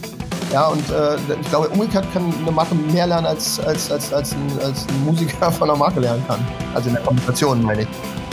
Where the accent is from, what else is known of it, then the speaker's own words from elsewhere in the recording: Berlin, Germany; born there; Ich bin tatsächlich gebürtiger Berliner.